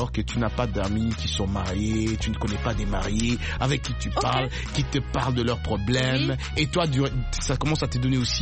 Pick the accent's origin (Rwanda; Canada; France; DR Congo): DR Congo; now in United States; mon pays d'origine, RDC.